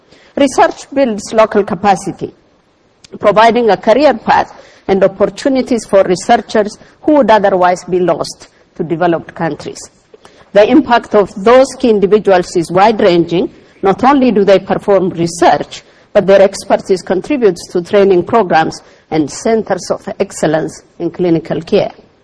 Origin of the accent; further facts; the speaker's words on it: Ethiopia; In my home country of Ethiopia, for instance, we have less than 2,000 doctors